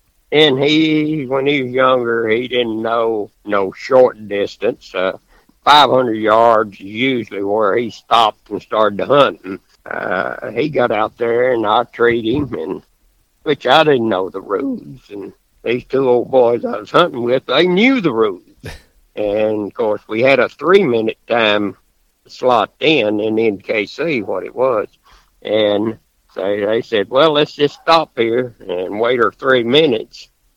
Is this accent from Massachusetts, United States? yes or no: no; Arkansas, United States; I'm originally from Arkansas. I was born and raised there.